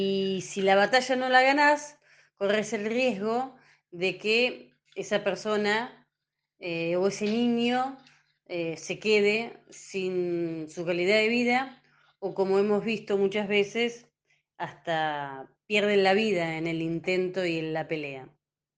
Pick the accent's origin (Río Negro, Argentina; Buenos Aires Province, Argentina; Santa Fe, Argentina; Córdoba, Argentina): Buenos Aires Province, Argentina; Tandil; yo soy de Tandil, soy abogada